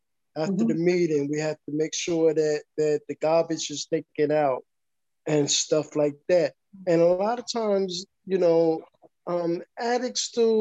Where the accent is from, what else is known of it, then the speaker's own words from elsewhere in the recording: New Jersey, United States; I am an addict, and I'm from New Jersey.